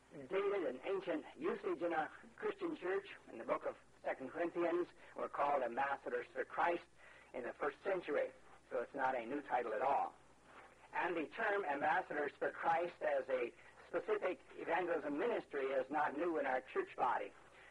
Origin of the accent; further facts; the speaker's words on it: Missouri, United States; And we are from Missouri, the Show Me State, and we carry on that same good, positive attitude in our Lutheran Church Missouri Synod, too.